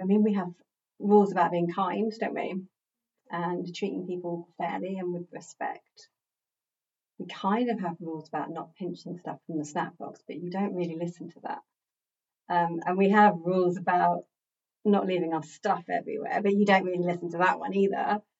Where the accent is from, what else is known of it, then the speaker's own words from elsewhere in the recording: Worthing, South East England, United Kingdom; Worthing, born and bred.